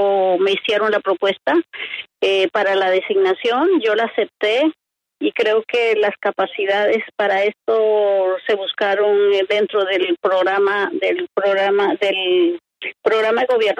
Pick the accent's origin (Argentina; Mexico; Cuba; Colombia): Colombia; Cesar; born there; yo soy indígena arhuaca, de la Sierra Nevada, y en el departamento del Cesar.